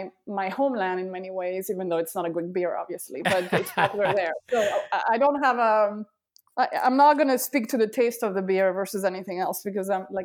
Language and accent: English; Greece; I grew up in Greece, and I spent a lot of time on the islands and on the beach